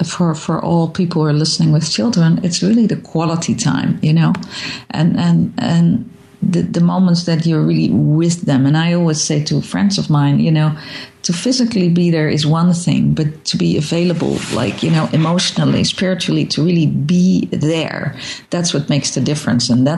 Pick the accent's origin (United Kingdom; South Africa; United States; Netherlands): Netherlands; moved away as an adult; we're from Holland and we came here with our five kids.